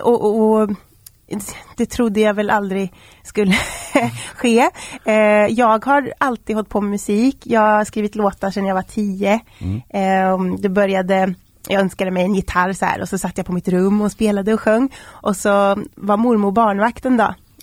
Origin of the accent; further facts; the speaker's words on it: Oskarshamn, Kalmar County, Sweden; jag är ju från Oskarshamn.